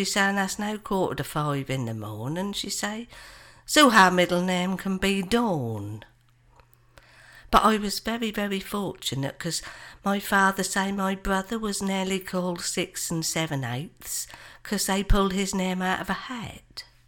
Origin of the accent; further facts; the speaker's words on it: Swardeston, East of England, United Kingdom; born there; I was born in Swordston. I was on the B1113 route, that's between Mulbarton and Keswick.